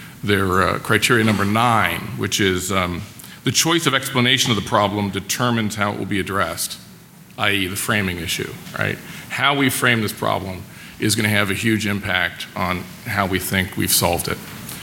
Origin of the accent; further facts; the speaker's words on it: Boston, Massachusetts, United States; It's not a wicked problem because I'm from Boston and we like to say wicked in front of things.